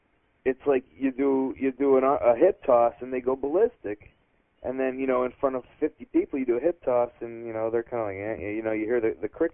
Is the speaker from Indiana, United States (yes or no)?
no; Chicago Ridge, Illinois, United States; And then, of course, Chicago Ridge, you know, my hometown.